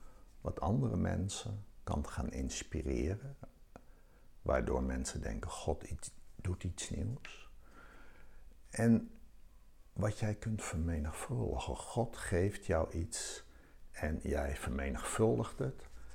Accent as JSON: {"language": "Dutch", "town": "Eindhoven", "region": "North Brabant", "country": "Netherlands", "said": "Ik kom uit Eindhoven en daar bezoek ik meestal de evangelische gemeente, de Lichtstad."}